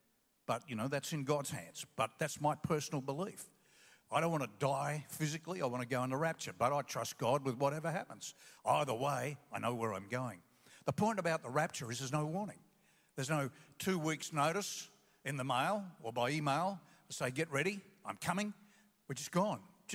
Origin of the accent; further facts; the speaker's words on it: Australia; But I'm Australian. I want to be Australian. I want to act like an Australian, and I want to represent Australia to other nations.